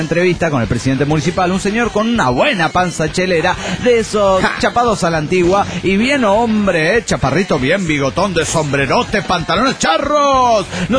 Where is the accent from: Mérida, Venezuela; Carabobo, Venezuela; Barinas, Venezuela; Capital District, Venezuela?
Carabobo, Venezuela; Valencia; de Valencia, Venezuela.